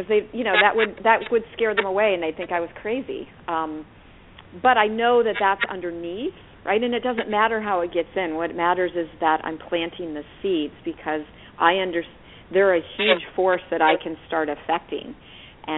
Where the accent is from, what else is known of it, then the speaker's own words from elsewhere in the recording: St. Louis, Missouri, United States; I grew up in St. Louis, Missouri, where Monsanto is based